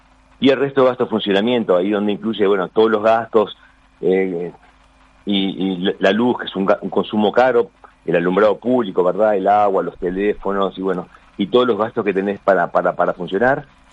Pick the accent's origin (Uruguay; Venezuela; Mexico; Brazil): Uruguay; Tranqueras, Rivera; lo conozco de mi pueblo, de Tranqueras